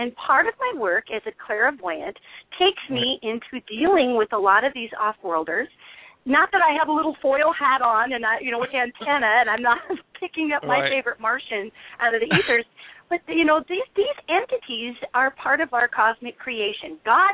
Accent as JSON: {"language": "English", "region": "Montana", "country": "United States", "moved": "yes", "lives_now": "Los Angeles, United States", "said": "I'm from Montana originally, even though I'm in Los Angeles. That's where I'm calling from you today. I've been down here for 11 years."}